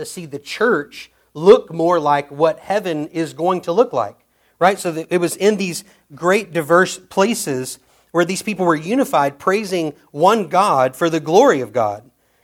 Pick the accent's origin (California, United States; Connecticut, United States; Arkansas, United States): Arkansas, United States; North Little Rock; So I grew up in central Arkansas, and my hometown of North Little Rock is a city made up demographically of both the well-off and the paycheck-to-paycheck.